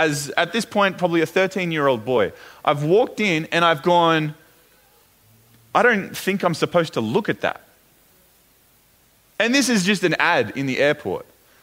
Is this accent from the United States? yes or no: no; Australia; this just doesn't feel right, but this is supposed to be my home. I'm Australian. Why do I feel so out of place here?